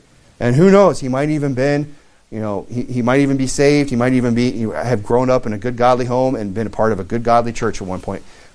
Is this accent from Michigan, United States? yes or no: yes; Michigan, United States; And because I'm from Michigan, where it's just one giant sand dune, where you could just dig with one hand.